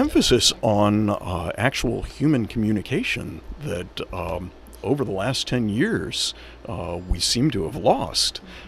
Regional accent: Tulsa, Oklahoma, United States; I grew up in Tulsa.

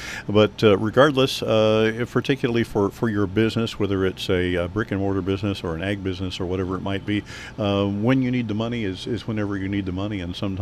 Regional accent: Illinois, United States; Of course, I grew up in Illinois, where detasseling corn in the hot months of July and August was done too.

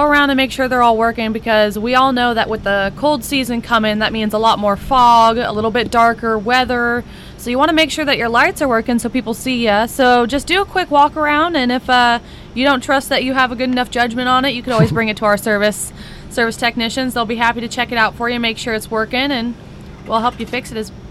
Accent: Oregon, United States; I'm shocked coming from Oregon, where, you know, we rarely got any sort of ice or anything like that.

